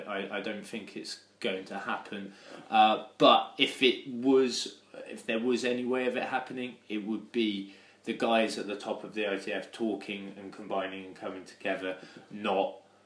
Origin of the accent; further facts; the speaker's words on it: England, United Kingdom; from England, obviously, because we are English.